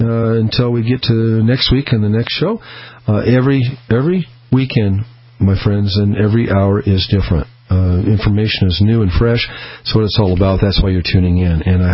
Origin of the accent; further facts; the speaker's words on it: Peoria, Illinois, United States; born there; I was born in Peoria, Illinois